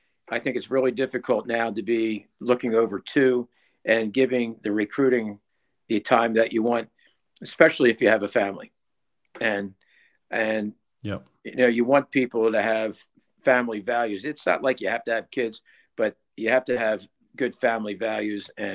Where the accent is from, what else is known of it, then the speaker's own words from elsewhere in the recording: Pennsylvania, United States; I never would have dreamed of when I was, you know, a young swimmer growing up outside of Philadelphia.